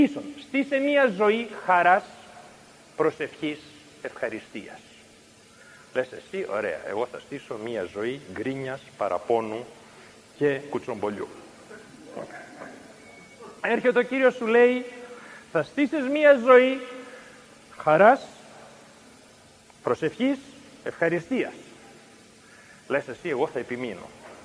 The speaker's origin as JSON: {"language": "Greek", "country": "Greece", "said": "Ως Έλληνες έχουμε τάση στην γκρίνια και στο παράπονο."}